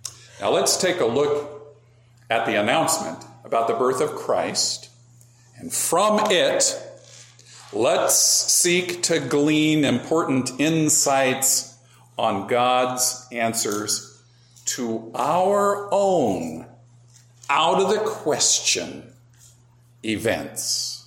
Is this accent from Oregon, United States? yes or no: yes; La Pine, Oregon, United States; Bend merchants would ask me for extra identification when they saw that I was from Lapine.